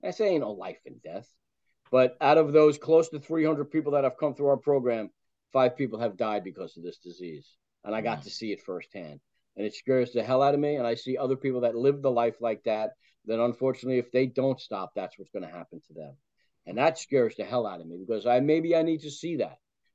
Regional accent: New Jersey, United States; So, you know what? I'm from New Jersey. We all got it.

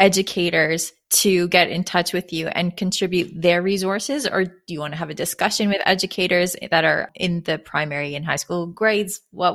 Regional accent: Ontario, Canada; it may not comfort you to know that I'm from Ontario and we learn about the Middle Ages in grade 4

